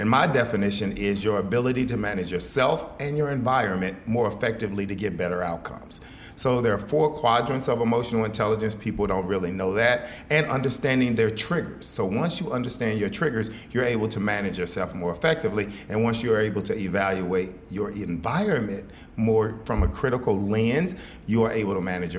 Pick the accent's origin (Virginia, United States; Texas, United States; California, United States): Texas, United States; Fort Worth; From Fort Worth. I'm originally from Fort Worth.